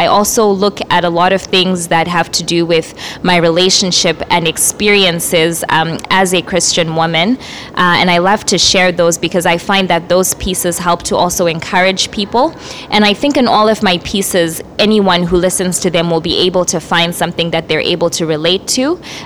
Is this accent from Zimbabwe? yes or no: yes; Zimbabwe; I am from Zimbabwe. Zimbabwe is a country that is in the southern part of Africa.